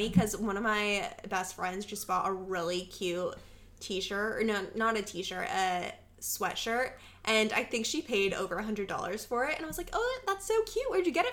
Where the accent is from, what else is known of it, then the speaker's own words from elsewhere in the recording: Arizona, United States; now in Texas, United States; because I'm from Arizona, mm-hmm. obviously, here in Texas